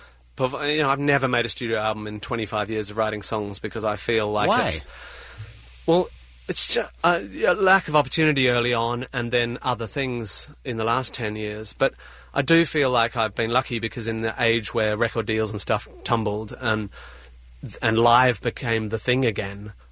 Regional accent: Australia; As an Australian, it's just announcing a tour, really.

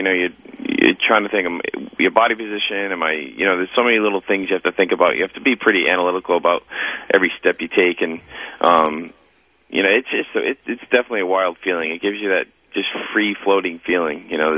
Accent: Providence, Rhode Island, United States; I'm from Rhode Island originally, and from Providence, and you know, that's where my family is and my wife's family is

